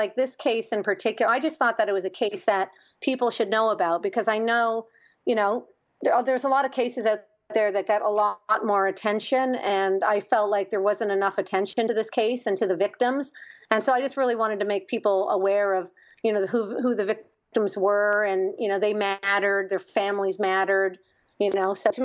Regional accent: Canada; I was just in Canada, and I'm Canadian.

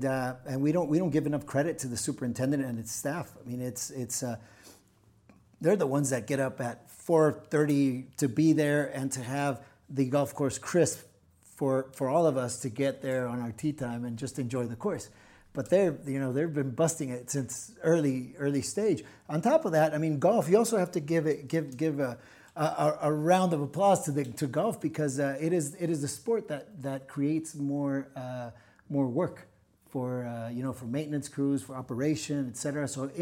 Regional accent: Tijuana, Baja California, Mexico; because growing up in Tijuana is not easy.

